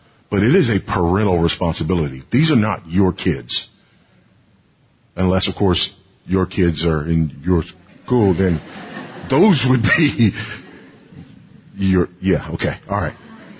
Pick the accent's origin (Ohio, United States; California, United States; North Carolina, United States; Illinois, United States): California, United States; Reason being, I did grow up in the South, in a different South. I grew up in Southern California.